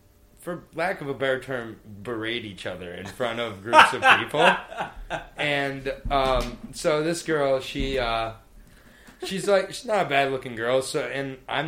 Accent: Michigan, United States; I've been near some. Growing up in Michigan, it's kind of amazing.

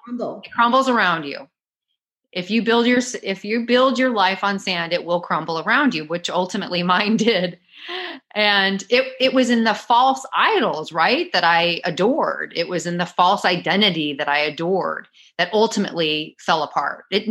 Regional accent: St. Louis, Missouri, United States; moved away as an adult; also born or lived in Chicago / Dallas; now in Miami, United States; I was born in Chicago, but grew up mostly in St. Louis, Missouri. And then after I was 18 and I went to college, I went to university in Dallas, Texas. And I ended up staying in Dallas for about 23 years

